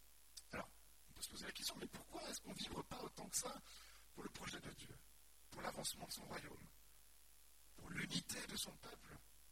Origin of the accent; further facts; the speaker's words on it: France; aujourd'hui je suis français, j'habite en France